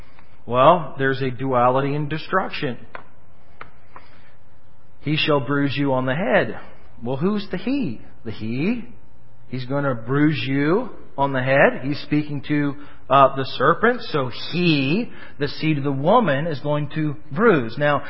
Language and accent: English; Pennsylvania, United States; I have a friend back when I was growing up in Pennsylvania.